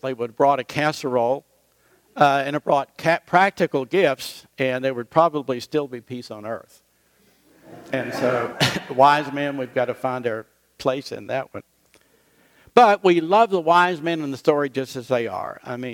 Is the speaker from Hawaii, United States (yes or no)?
no; West Virginia, United States; Now, when I was growing up in West Virginia, east meant New York City.